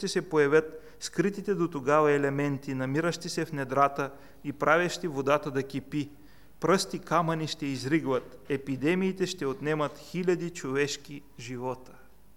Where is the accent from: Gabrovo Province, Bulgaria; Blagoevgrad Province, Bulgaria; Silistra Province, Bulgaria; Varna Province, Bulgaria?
Varna Province, Bulgaria; Varna; Това ви го казвам не за да ви плаша, че сме варненци